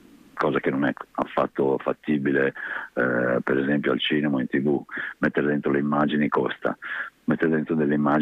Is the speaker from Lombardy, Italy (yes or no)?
no; Emilia-Romagna, Italy; born there; also born or lived in Paris, France; io sono nato in Romagna, quindi fuori dall'Emilia.